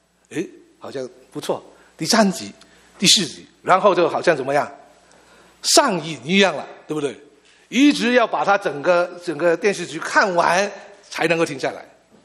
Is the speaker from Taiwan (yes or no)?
no; China; 神为什么不拣选我们中国人我们的中文比较简单一点